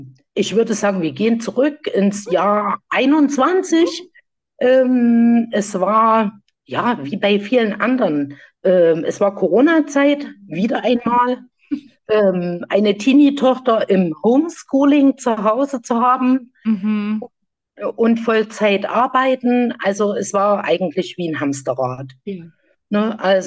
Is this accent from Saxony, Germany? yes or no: yes; Saxony, Germany; Ich komme aus dem wunderschönen Sachsen, das man natürlich auch hört am Dialekt.